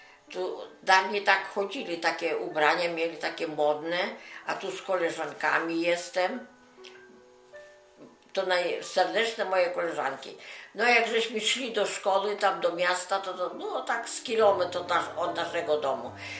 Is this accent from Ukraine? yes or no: no; Stowbtsy, Minsk Region, Belarus; Urodziłam się w 1928 roku, 28 sierpnia, miasto Stulpce. To jest powiatowe miasto, duże miasto.